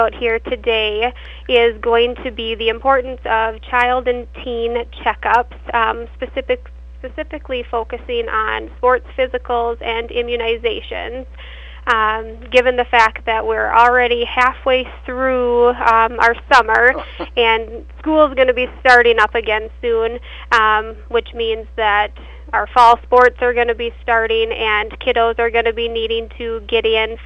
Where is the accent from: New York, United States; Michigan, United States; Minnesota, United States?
Minnesota, United States; Clarkfield; Well, I grew up in Clarkfield.